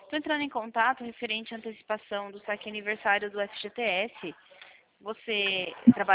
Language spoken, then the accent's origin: Portuguese; Sorocaba, São Paulo, Brazil; a gente é de Sorocaba.